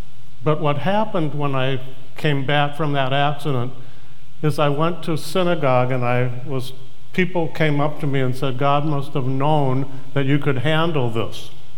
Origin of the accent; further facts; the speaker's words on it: St. Paul, Minnesota, United States; I was born in St. Paul, Minnesota, to a Jewish family, and I was raised in a Reformed congregation. It was called Mount Zion, by the way.